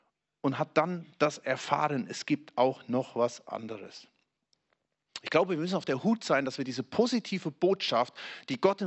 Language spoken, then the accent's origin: German; Hesse, Germany; Bei uns in Hessen sagt man bratteln.